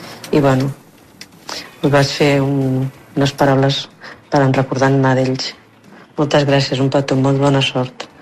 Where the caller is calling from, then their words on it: Barcelona, Catalonia, Spain; de Barcelona.